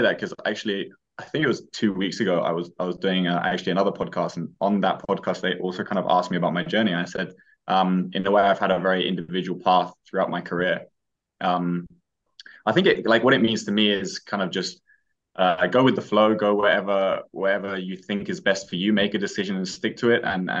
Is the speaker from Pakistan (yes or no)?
no; London, United Kingdom; also born or lived in Nuremberg, Germany; I grew up in London. I went through kind of youth academies in England.